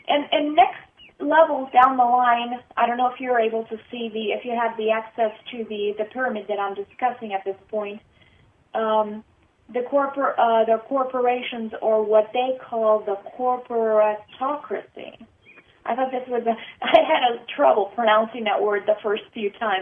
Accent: Spain; English is a second language; now in United States; For example, I'm originally from Spain, so I know that we have different banks there

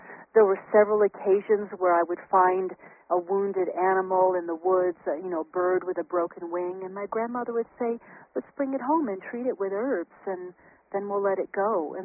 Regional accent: Syracuse, New York, United States; I grew up in Syracuse, New York, but I had this wonderful French-Canadian grandmother in a little village called Baie St. Paul, north of Quebec

